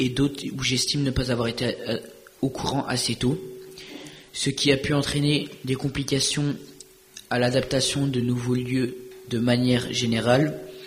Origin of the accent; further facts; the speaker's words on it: Provence-Alpes-Côte d'Azur, France; also born or lived in Braine-l'Alleud; now in Belgium; plus précisément de Braine-l'Alleud, où j'ai vécu à partir de mes 3 ans. Et non, j'ai vécu à partir de mes 3 ans dans le Var, dans le sud de la France, jusqu'à mes 14 ans. Et après, je suis revenu dans le nord à cause de problèmes familiaux.